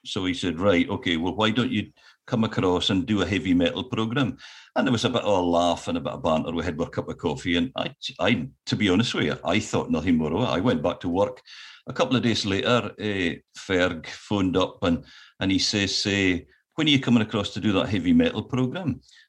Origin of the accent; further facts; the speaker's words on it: Scotland, United Kingdom; accent: Orkney; I got a letter for the Scots Tongue Society congratulating me on maintaining my strong Orkney accent.